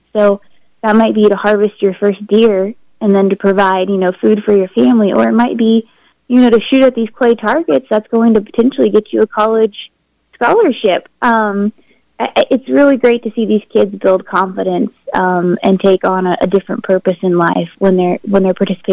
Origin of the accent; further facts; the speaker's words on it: Dodge City, Kansas, United States; I grew up in Southwest Kansas. A little shout out to Dodge City, Kansas. And, grew up enjoying the outdoors.